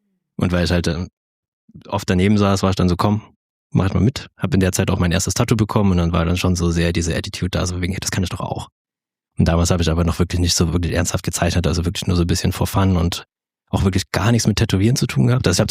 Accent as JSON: {"language": "German", "town": "Dresden", "region": "Saxony", "country": "Germany", "tie": "born or raised there", "lives_now": "Leipzig, Germany", "said": "In Dresden."}